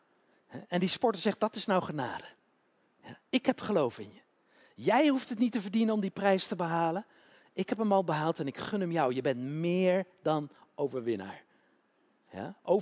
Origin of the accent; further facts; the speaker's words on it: Utrecht, Netherlands; Ik kom uit Utrecht, hè.